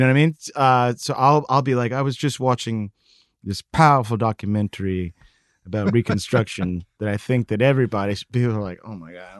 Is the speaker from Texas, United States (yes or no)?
yes; Texas, United States; I'm from Texas.